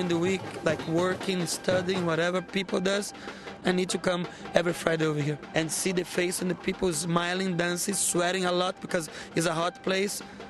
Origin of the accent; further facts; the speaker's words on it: Rio de Janeiro, Brazil; English is a second language; moved away as an adult; now in Los Angeles, United States; I'm from Rio de Janeiro, Brazil. I'm start here like in 8 years ago when I came to live in Los Angeles